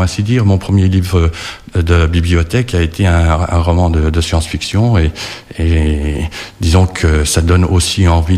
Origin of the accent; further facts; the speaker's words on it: Delme, Grand Est, France; Alors je suis de Delme, près de Château-Salin, si ça parle à certaines personnes.